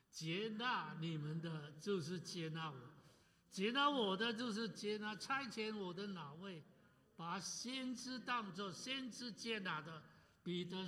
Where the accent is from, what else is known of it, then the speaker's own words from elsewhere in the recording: China; 我们中国人都晓得要怎么遵从父母的吩咐。